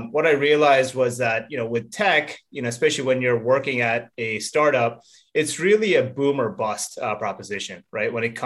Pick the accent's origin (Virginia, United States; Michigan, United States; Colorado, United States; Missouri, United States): Virginia, United States; I moved back to where I grew up in Northern Virginia.